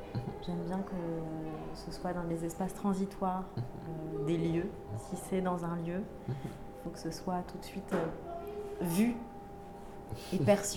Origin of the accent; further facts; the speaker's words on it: France; J'ai grandi dans un environnement majoritairement blanc. À la campagne, en France, j'ai été adoptée par une famille française.